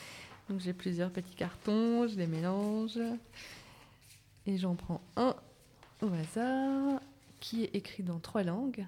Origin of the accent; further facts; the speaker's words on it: France; accent: French; Avec mon super accent français.